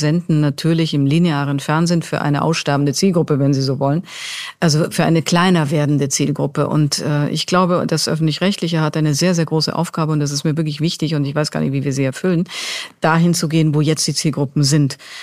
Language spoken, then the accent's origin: German; Bavaria, Germany; Ich bin total areligiös. Also das war ja schon, als ich konfirmiert wurde. Aber ich habe einfach eine Gemeinde damals gehabt, in der ich aufgewachsen bin in Bayern